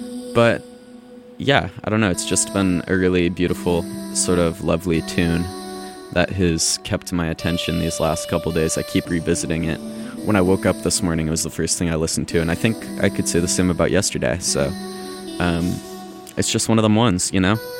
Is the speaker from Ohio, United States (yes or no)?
yes; Cincinnati, Ohio, United States; My like crazy picks are like Xavier, because I'm from Cincinnati, so I rock with them.